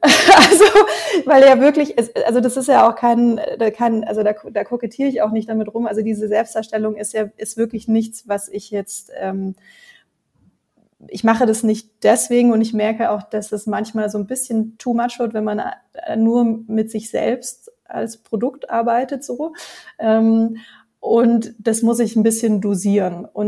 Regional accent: Stuttgart, Baden-Württemberg, Germany; also born or lived in Berlin; now in Munich, Germany; Also ich komme ja eigentlich aus Stuttgart. Ich bin ja Exil-Schwabe und bin dann erst war ich in Berlin, dann bin ich nach München gezogen.

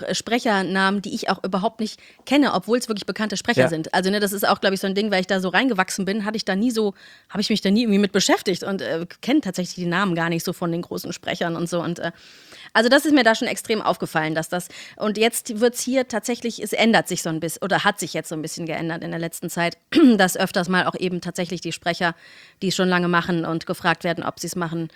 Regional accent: Cologne, North Rhine-Westphalia, Germany; Ich bin in Köln geboren, aufgewachsen.

